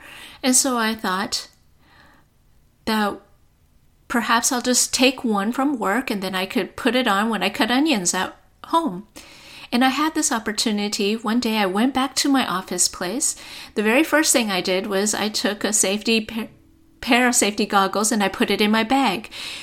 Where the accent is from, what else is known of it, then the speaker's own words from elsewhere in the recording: Minneapolis, Minnesota, United States; Our sister …, I am from Minneapolis.